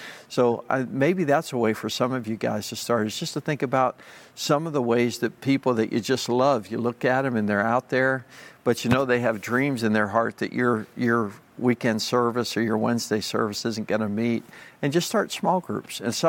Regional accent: Pittsburgh, Pennsylvania, United States; I grew up in Pittsburgh as a kid, about 25 miles north.

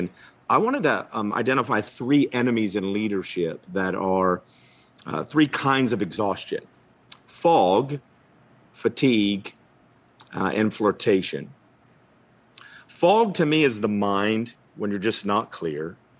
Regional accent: Newark, Ohio, United States; My hometown is a place called Newark, Ohio, and it is east of Columbus, way outside the Outer Belt.

